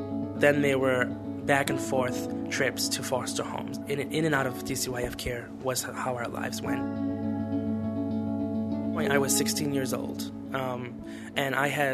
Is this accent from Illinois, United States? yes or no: no; Providence, Rhode Island, United States; I am 21 and I am from Providence, Rhode Island.